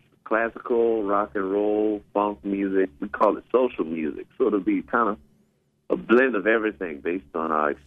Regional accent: Louisiana, United States; born there; now in New York, United States; Well, I was born in Louisiana, but I've been living in New York for about the last 10 years.

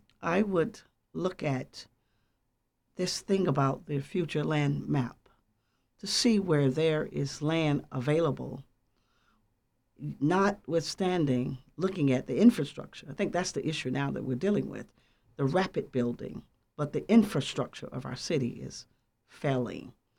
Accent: Birmingham, Alabama, United States; moved away as an adult; now in Georgia, United States; I hail from Birmingham, Alabama. The reason I landed in Georgia is that I am an ordained clergy.

